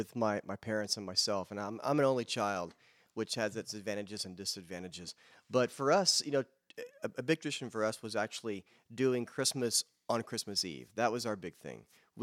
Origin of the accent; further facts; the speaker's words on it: Germany; Because we grew up in Germany. My dad was in the military. So I spent probably 4 or 5 years in Germany